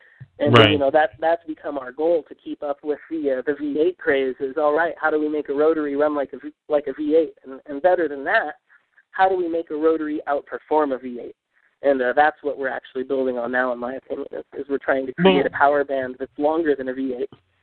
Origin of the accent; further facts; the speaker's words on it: California, United States; I grew up in California. My dad was into race cars and hot rods.